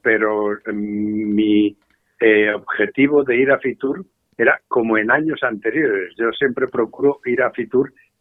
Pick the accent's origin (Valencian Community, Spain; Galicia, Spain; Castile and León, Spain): Valencian Community, Spain; Aspe; a mi hija de vez en cuando le tengo que recordar que el único de Aspe soy yo, porque ella dice mi pueblo. Digo, bueno, el pueblo es única y exclusivamente mío.